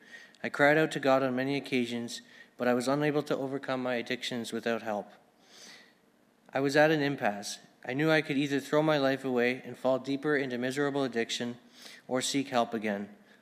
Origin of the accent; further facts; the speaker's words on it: London, Ontario, Canada; born there; now in Alberta, Canada; I'm 24 years old, and I've been in Teen Challenge Alberta for 5 months. I was born in London, Ontario, with very loving parents and an older brother. I was not raised Christian